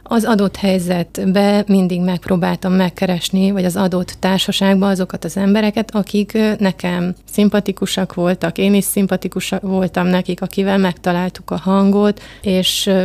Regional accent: Kiskunhalas, Bács-Kiskun, Hungary; also born or lived in Kisszállás; Én Kiskunhalason születtem, viszont az én nagyszüleim Kisszálláson laktak, és én oda jártam óvodába, majd általános iskolát már itt Kiskunhalason végeztem

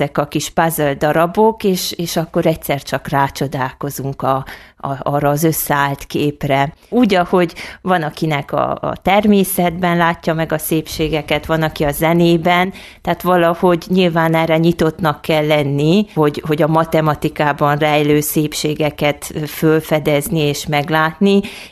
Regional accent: Székely Land, Romania; moved away as an adult; now in Kiskunhalas, Hungary; vagyok itt Kiskunhalason, ideiglenesen most már 13. éve. Ugye én egyetem után egy évet tanítottam otthon Székelyföldön

